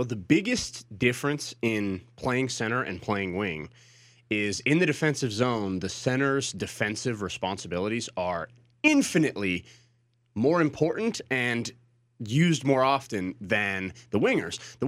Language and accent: English; Colorado, United States; I grew up in Colorado, and like, because it's set in Colorado